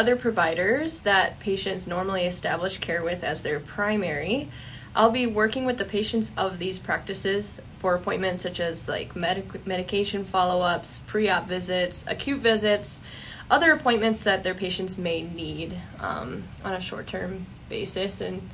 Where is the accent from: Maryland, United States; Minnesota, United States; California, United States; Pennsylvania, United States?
Minnesota, United States; Dalton; I actually grew up in the area. I am from Dalton, Minnesota. I went to school in Underwood, so I'm very familiar with the area.